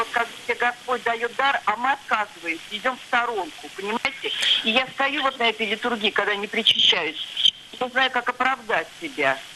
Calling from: Samara, Samara Oblast, Russia; я звоню из Самары

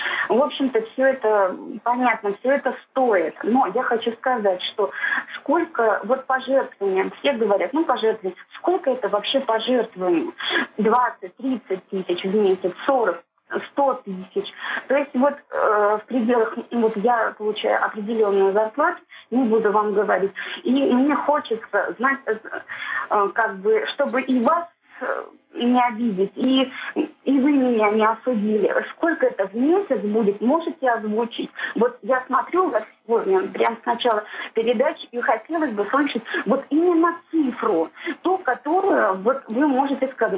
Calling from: Bashkortostan, Russia; я звоню вам из Башкирии.

